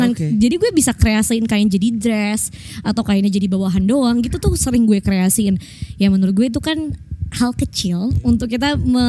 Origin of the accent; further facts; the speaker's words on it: Bali, Indonesia; basicnya gue orang Bali